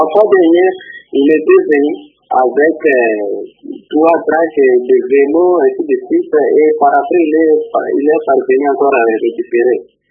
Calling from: Kolwezi, Lualaba, DR Congo; Ici chez nous, à Kolwezi

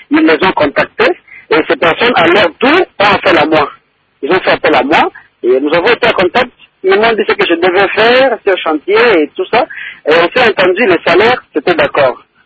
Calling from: Kalima, Maniema, DR Congo; de Kalima.

